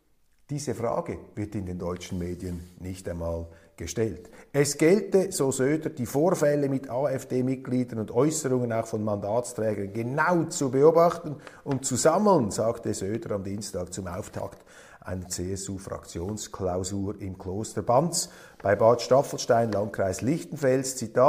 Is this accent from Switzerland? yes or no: yes; Switzerland; Nein, meine Damen und Herren, als Schweizer, als 25% Deutscher, halte ich hier fest, Demokratie ist, dass alle miteinander reden.